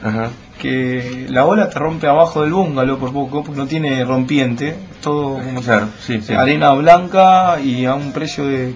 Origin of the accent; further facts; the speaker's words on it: Argentina; O sea, somos 10 argentinos que vamos a estar ahí.